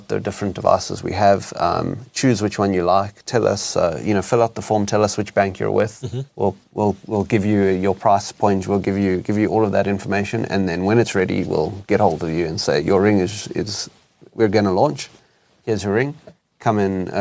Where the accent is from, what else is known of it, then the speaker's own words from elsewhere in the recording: South Africa; And we are South African. I'm both born and bred South African.